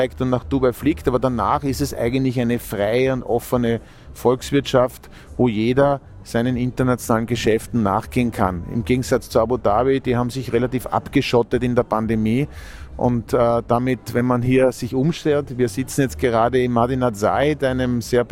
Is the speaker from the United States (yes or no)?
no; Austria; Und wir stecken als Österreicher da mittendrin.